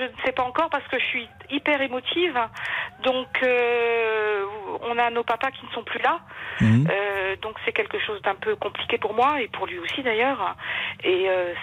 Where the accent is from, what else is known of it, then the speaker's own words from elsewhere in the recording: Southern France, France; je viens du Sud